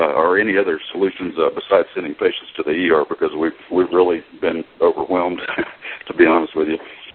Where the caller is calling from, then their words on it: Tennessee, United States; Yes, I'm calling from Tennessee